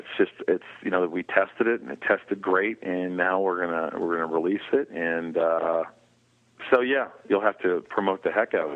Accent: Newburgh, Indiana, United States; We shot in my hometown of Newburgh in Evansville, Indiana.

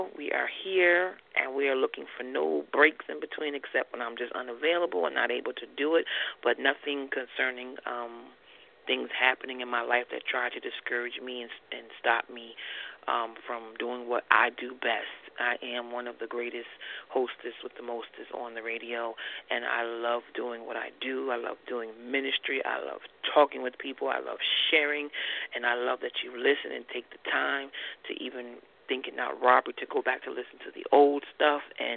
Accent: New York, United States; actually, I'm from New York, so I'm in New York streaming via World Wide Web

